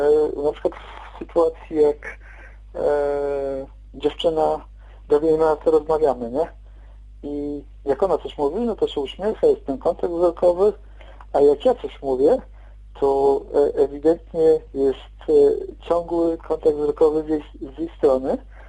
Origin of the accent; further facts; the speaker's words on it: Gdańsk, Pomeranian Voivodeship, Poland; z Gdańska.